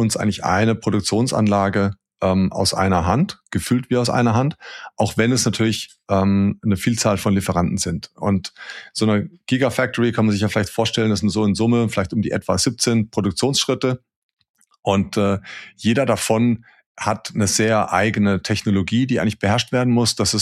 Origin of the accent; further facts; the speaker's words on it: Germany; Ja, ich fühle mich natürlich, wenn du mich nachts wächst, erstmal bin ich Deutscher. Aber wenn es um Maschinenanlagenbau geht und im globalen Setup, können wir auch nur als Europäer bestehen.